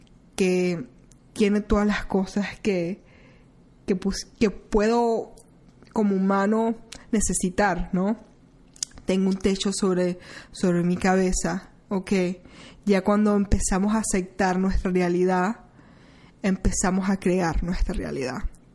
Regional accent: Venezuela; me crié yo, en Venezuela. Siempre ha sido una cultura un poco cerrada

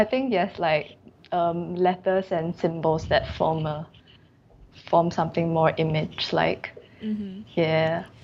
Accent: Singapore; Yeah, we are all from Singapore, and yeah, we are just quite, I think, socially generated lah.

